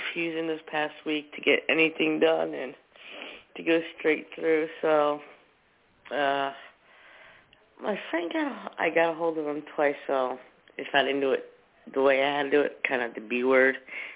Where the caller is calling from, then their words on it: New Jersey, United States; It's been a little bit. From New Jersey.